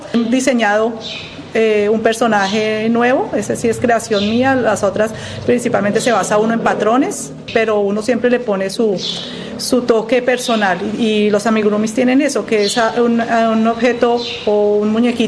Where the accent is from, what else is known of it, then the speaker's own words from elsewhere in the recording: Colombia; now in Lebrija, Spain; Yo soy colombiana, pero ya estoy aquí un poco lebrijana, no hablo como lebrijana, pero me he integrado bastante